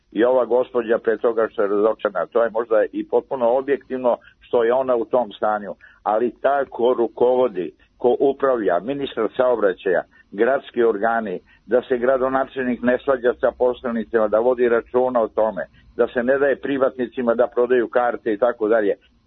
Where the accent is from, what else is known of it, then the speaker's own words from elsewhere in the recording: Belgrade, Serbia; ovako kao Beograđanin, kao građanin ove naše zemlje